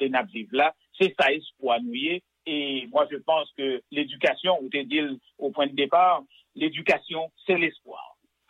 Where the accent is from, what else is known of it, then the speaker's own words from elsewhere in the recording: Haiti; en tant que haïtien natif natal